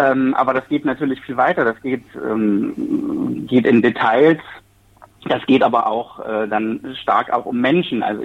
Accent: Erfurt, Thuringia, Germany; moved away as an adult; also born or lived in Berlin; Ich bin 84 geboren in Erfurt und 1990 eingeschult und habe dann mein Leben noch bis 2005 sogar in Erfurt verbracht und bin erst dann so in die Welt, nach Berlin zum Studieren, nach Ostberlin

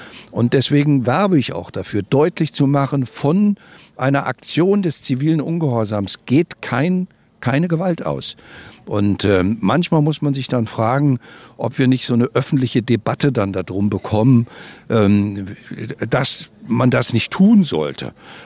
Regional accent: Erfurt, Thuringia, Germany; dass wir als Erfurter selber wissen

